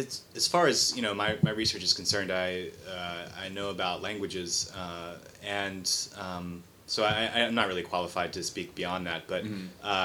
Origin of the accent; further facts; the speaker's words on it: Louisiana, United States; And I'm from South Louisiana, where we speak some Cajun French, which is pretty divergent from European French.